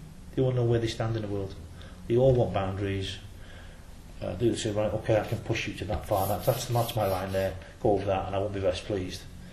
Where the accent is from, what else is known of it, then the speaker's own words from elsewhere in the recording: Wales, United Kingdom; My mum's English. I think my dad would have shot me. But I'm Welsh and I'm proud to be Welsh.